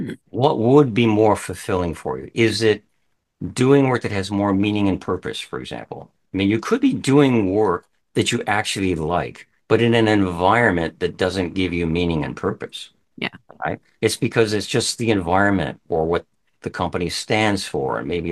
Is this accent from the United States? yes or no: no; Canada; I'm speaking Canadian here.